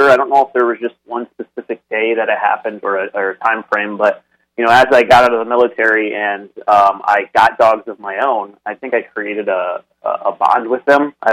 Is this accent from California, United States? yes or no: no; Hubbardston, Michigan, United States; So I grew up in Hubbardston, Michigan. It's a town right outside of Lansing, Michigan, and just a little village, about 300 people. So I'm originally from Michigan.